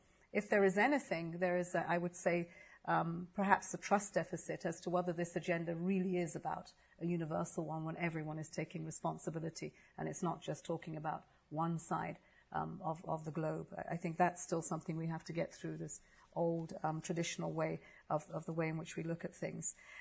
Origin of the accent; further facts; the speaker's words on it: Nigeria; I come from Nigeria.